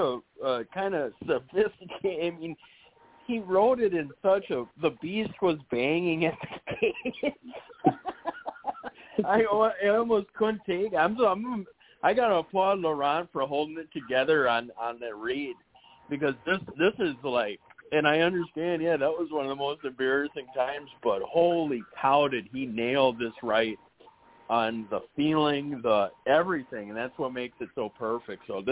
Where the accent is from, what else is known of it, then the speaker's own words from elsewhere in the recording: United States; I'm an American and Jewish too